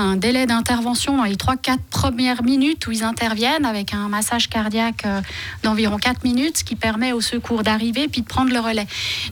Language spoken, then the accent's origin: French; Geneva, Switzerland; on a un réseau extrêmement performant de secours ici, chez nous, à Genève.